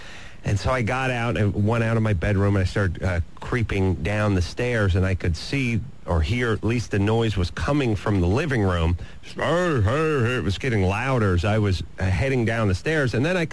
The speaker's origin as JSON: {"language": "English", "town": "North Hollywood", "region": "California", "country": "United States", "said": "I'm from North Hollywood, and we don't have ghosts in North Hollywood."}